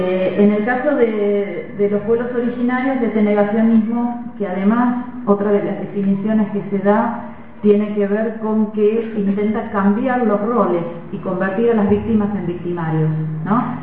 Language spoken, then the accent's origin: Spanish; Buenos Aires, Argentina; yo vengo de la ciudad de Buenos Aires